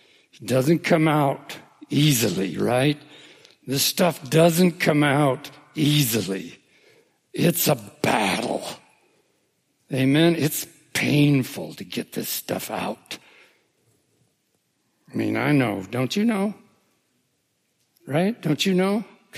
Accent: Boyden, Iowa, United States; I grew up in Boyden, Iowa, where there was a church on every corner, right? It's a religious community.

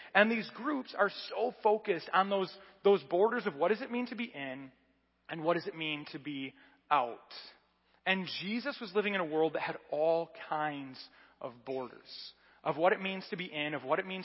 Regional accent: Michigan, United States; We have things that we do because we were born in Michigan.

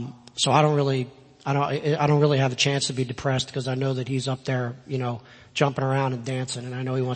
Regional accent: Philadelphia, Pennsylvania, United States; now in West Michigan, United States; We're from Pennsylvania, but really I'm from Philadelphia. So the community there is a lot different.

